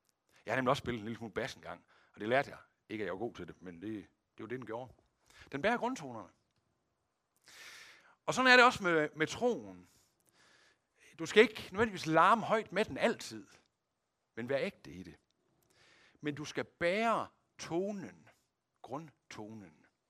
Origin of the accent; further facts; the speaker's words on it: West Jutland, Denmark; Som vestjyde lærte jeg, det hedder, kan det nu passe?